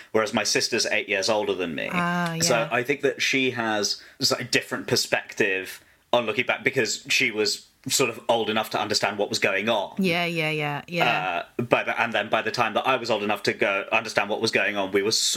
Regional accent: Wembley, London, United Kingdom; I grew up in Wembley, so suburb of northwest London, which sort of generally characterised by monotonous suburban boredom and occasional pointless violence.

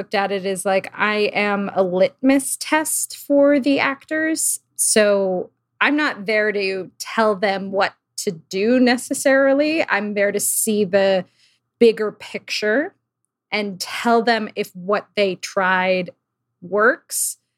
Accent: Old Bridge, New Jersey, United States; No, I grew up in New Jersey in a town called Old Bridge, not famous for anything, but yeah, it was like a suburban town.

